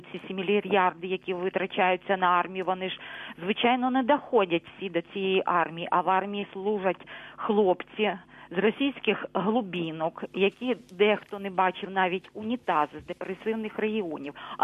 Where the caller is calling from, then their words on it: Luhansk Oblast, Ukraine; Добрий вечір, я з Луганщини.